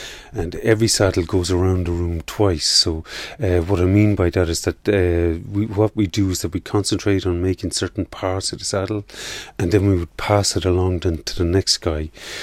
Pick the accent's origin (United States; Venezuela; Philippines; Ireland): Ireland; It's kind of a culture that I think as Irish people we kind of take it for granted, that we don't realise how good we are.